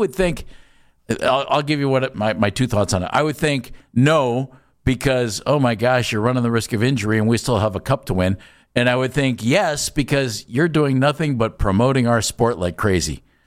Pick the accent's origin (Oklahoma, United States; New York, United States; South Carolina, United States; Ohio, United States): Ohio, United States; Akron; I grew up in the Akron area. We didn't have hockey.